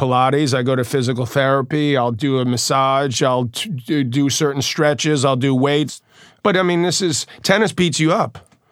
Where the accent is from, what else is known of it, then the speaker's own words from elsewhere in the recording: Queens, New York, United States; and we're both from Queens, which I don't think is ever going to happen. Two kids from Queens playing the finals of the U.S. Open.